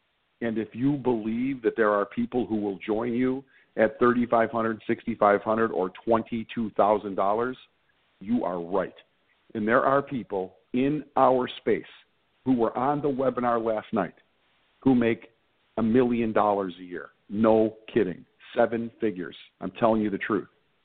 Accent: Chicago, Illinois, United States; I'm from Chicago. I'm from the Southwest

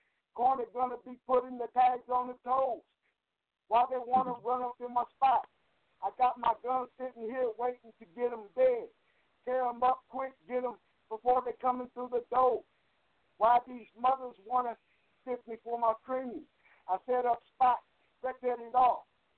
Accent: North Carolina, United States; also born or lived in California; You know, I grew up in North Carolina. I lived in North Carolina and California. You know, I live both East and West.

